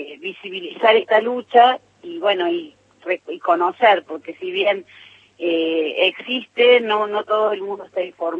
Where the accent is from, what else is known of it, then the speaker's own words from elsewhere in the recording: Cosquín, Córdoba, Argentina; yo soy acá de Cosquín